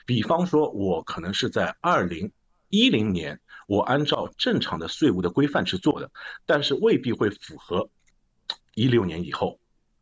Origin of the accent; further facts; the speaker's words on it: China; 只是麻将是对于我们中国人来讲，其实我觉得这个东西是个比较大家能易去理解的